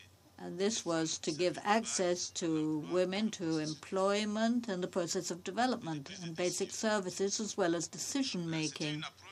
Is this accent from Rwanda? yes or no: no; Bahrain; I'm from Bahrain, MP.